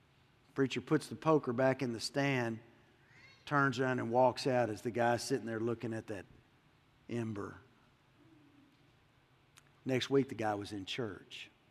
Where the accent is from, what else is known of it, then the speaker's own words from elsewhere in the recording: Texas, United States; I'm from Texas, so it's far.